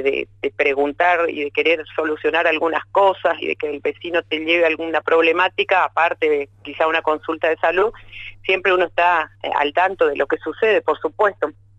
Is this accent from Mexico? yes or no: no; Misiones, Argentina; now in Neuquén, Argentina; Yo hace 14 años llegué a Neuquén. Soy oriunda de Misiones. Obviamente con mi profesión vine a trabajar a Neuquén.